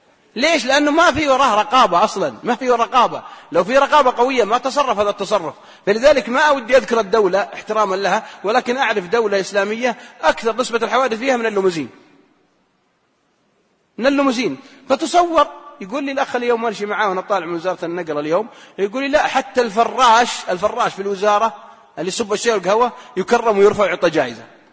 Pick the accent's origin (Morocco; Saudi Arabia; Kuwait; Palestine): Saudi Arabia; عندنا في السعودية